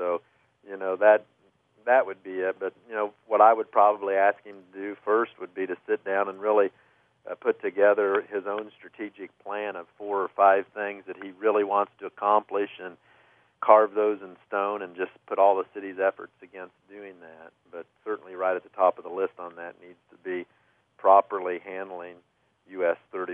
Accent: Kokomo, Indiana, United States; And what's important to me as somebody who was born and raised in Kokomo is that the long-term future of Kokomo be secured.

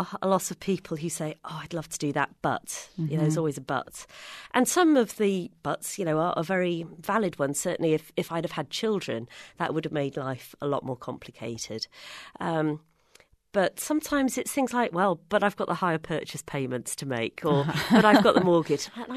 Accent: United Kingdom; You know, being British, we don't really like to kind of wash our dirty linen in public, as the phrase goes.

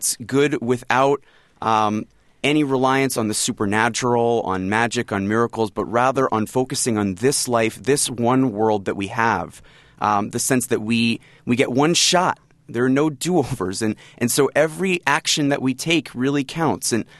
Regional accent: New York City, New York, United States; in my Jewish community or in churches, you know, growing up in New York City.

